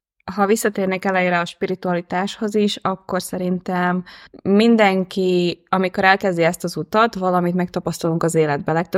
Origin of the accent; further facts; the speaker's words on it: Slovakia; Mivel, hogy Szlovákiából származok, és mivel, hogy a határon élek, akkor így beszélem kiskorom óta a magyart meg a szlovákot is, és valójában ott élek mai napig.